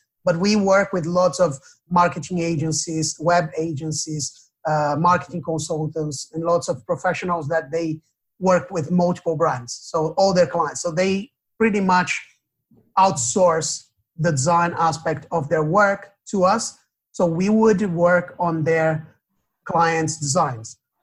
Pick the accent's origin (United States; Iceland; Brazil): Brazil; English is a second language; I myself, I am from Brazil, and I had to learn English in order to do the whole thing.